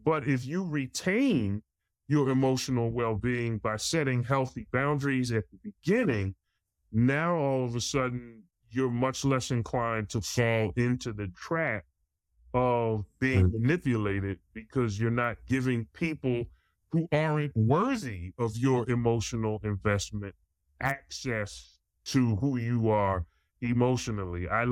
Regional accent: Philadelphia, Pennsylvania, United States; moved away as an adult; now in Walla Walla, United States; I mean, I'm from Philadelphia. And when I moved to Walla Walla, Washington, I moved from the Philadelphia area. I left my home, my friends, my family.

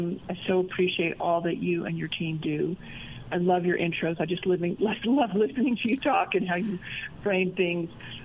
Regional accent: Idaho, United States; moved away as an adult; also born or lived in London, United Kingdom; So I grew up mostly in Idaho, went to business school after college, and then went to go and work on Wall Street.

